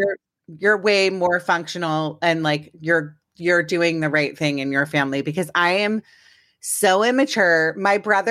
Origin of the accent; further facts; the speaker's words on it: Washington, District of Columbia, United States; now in Virginia, United States; You know, I'm from DC originally.